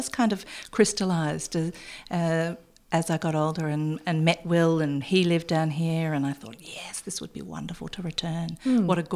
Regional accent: Mount Eliza, Victoria, Australia; You know, I had had a beautiful childhood here on the Mornington Peninsula growing up around Mount Eliza

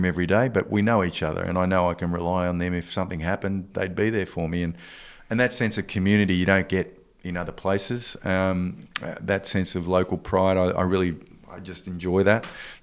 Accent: Brunswick, Victoria, Australia; I grew up in Brunswick. And Brunswick had nothing.

